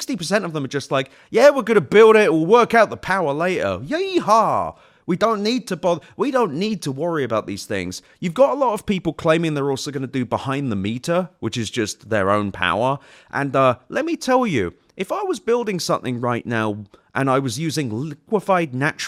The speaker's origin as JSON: {"language": "English", "region": "London", "country": "United Kingdom", "tie": "born or raised there", "said": "I grew up in West London."}